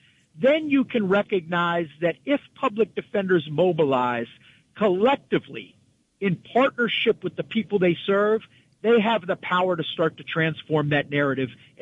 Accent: Pittsburgh, Pennsylvania, United States; I was born and raised in Squirrel Hill, which is a Jewish community in Pittsburgh. I was bar mitzvahed at the Tree of Life

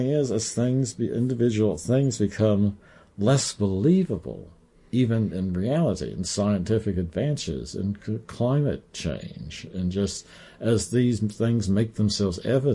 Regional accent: New York, United States; I'm from New York. Listen, I know this type. He's a con artist.

